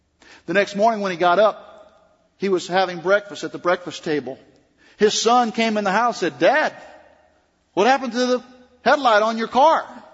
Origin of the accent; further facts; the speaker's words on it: the South, United States; accent: Southern; Now, I was raised in the South, if you can't tell by my accent. My grandmothers are Southern belles.